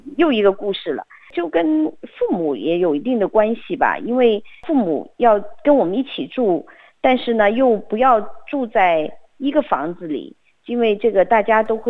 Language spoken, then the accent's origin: Chinese; China